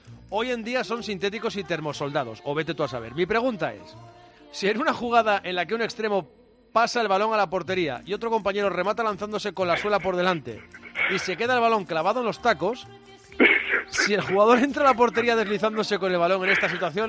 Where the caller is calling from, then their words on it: Getafe, Community of Madrid, Spain; de Getafe.